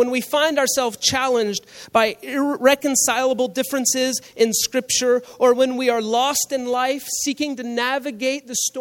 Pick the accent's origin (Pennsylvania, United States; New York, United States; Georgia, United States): Georgia, United States; Atlanta; I'm from Atlanta. I grew up in Atlanta, famous for two things, the Braves and traffic.